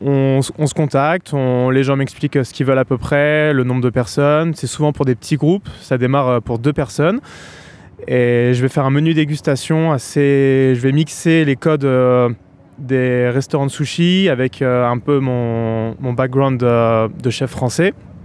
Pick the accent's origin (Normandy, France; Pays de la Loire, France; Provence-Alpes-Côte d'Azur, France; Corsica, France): Normandy, France; moved away as an adult; now in Melbourne, Australia; Donc, je viens de Normandie en France.